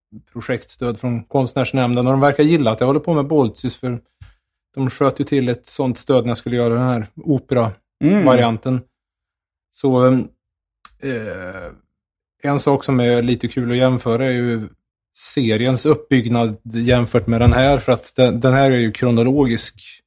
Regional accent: Skåre, Värmland, Sweden; det finns ett museum i Skåre där jag är uppvuxen.

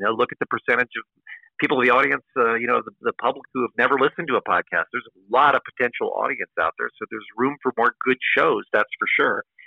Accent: London, United Kingdom; also born or lived in United States; I'm a British-born citizen, and wanted to come back home. I consider London my home. This is where I was born. I lived here twice as a youth, and I'm so happy to be back.

